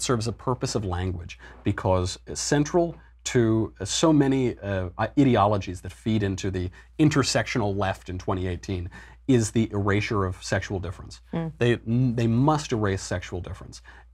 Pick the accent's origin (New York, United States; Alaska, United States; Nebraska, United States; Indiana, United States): New York, United States; And I come from New York and I've hung out with a lot of New York Republicans.